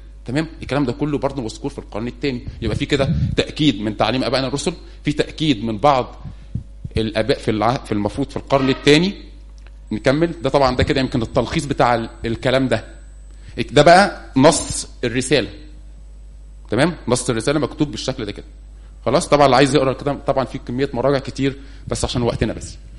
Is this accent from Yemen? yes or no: no; Egypt; طبعا عندنا في مصر كانت ماري مرقس وبتستخدم لفترة في القرون الاولى